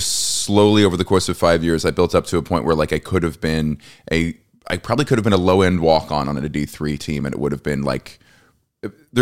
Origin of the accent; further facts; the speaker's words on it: Corpus Christi, Texas, United States; also born or lived in Atlanta, Georgia; I grew up in Corpus Christi, Texas, in Atlanta, Georgia.